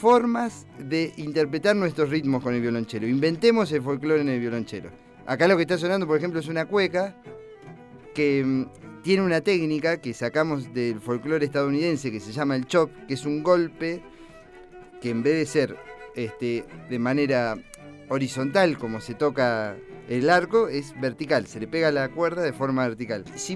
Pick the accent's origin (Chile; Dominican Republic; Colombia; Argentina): Argentina; Córdoba; now in Neuquén, Argentina; yo soy un cordobés que vive en Neuquén. Vivo mi mitad de tiempo en Córdoba y mitad de tiempo en Neuquén.